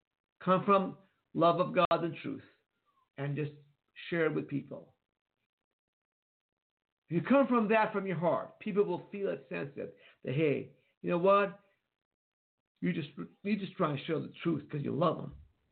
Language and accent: English; United States; as a Jewish born and raised in America.